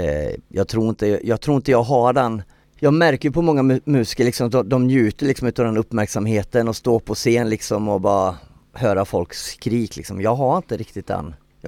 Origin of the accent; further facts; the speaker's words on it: Ulricehamn, Västra Götaland County, Sweden; born there; Jag är född i Ulricehamn så att säga, nära Borås.